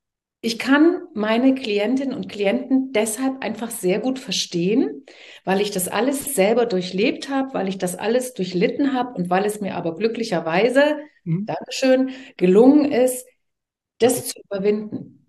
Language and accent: German; East Germany, Germany; weil ich hatte ja kein Geld als Ossi